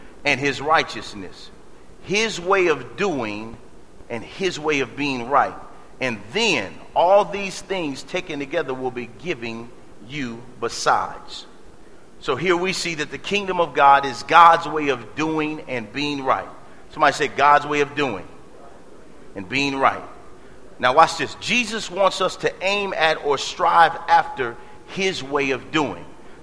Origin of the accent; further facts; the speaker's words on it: Detroit, Michigan, United States; Growing up in Detroit, Michigan, I remember that if you got general assistance from, they called it, ADC.